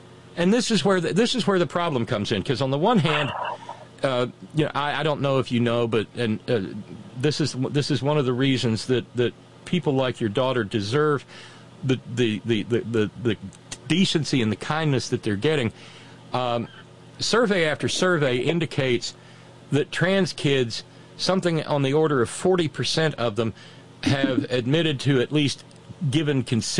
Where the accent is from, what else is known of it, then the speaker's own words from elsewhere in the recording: Alabama, United States; now in West Virginia, United States; I was born and raised in Alabama. I live in West Virginia now.